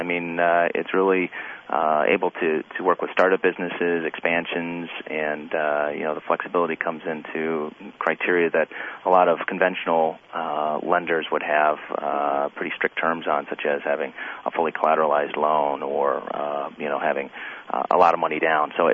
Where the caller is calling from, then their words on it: Chicago, Illinois, United States; Yeah, I'm calling from Chicago. It's a little town in Illinois.